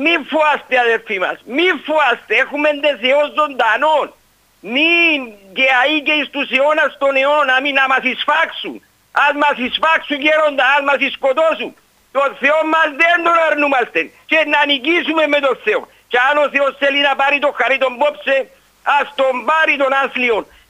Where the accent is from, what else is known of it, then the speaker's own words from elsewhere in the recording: Nicosia, Nicosia District, Cyprus; είμαι από Λευκοσία.